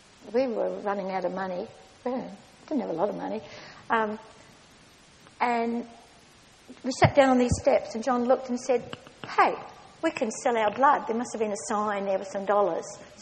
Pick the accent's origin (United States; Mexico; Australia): Australia; Port Lincoln, South Australia; moved away as an adult; I come from Port Lincoln, by the way.